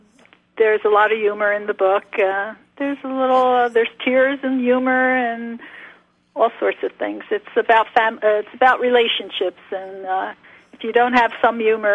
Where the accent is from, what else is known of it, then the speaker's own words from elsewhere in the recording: England, United Kingdom; accent: English; but they heard my English accent, and they wanted to practice their English